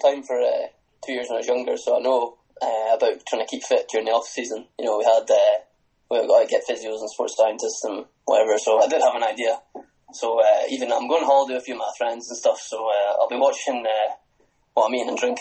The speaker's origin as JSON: {"language": "English", "town": "Inverness", "region": "Scotland", "country": "United Kingdom", "tie": "born there", "said": "You know, I worked through in Aberdeen, actually, but I was born in Inverness, so most of my family are through here."}